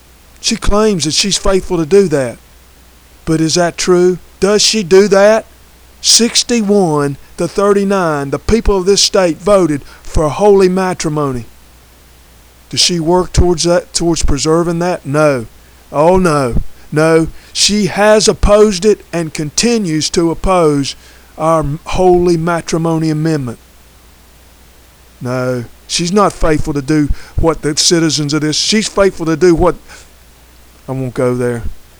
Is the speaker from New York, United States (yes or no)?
no; North Carolina, United States; Every year when I was a boy growing up in North Carolina, the union would come down